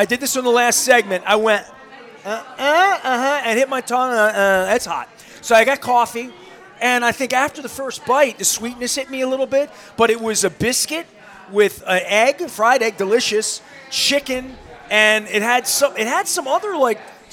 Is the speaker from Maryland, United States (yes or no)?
yes; Colgate, Maryland, United States; Yeah, I mean, it's Baltimore, right? Yeah. This neighborhood. I grew up in Colgate